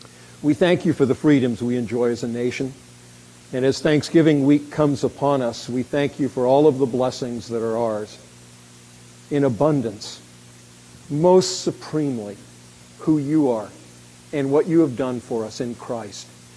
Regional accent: Pacific Northwest, United States; I grew up in the Pacific Northwest. I never dreamed about water, except maybe the rain would stop at a particular time of the year.

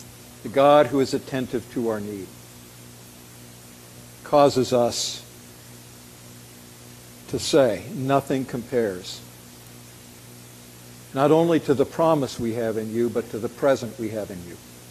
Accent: Vancouver, British Columbia, Canada; I'm back home growing up in Vancouver.

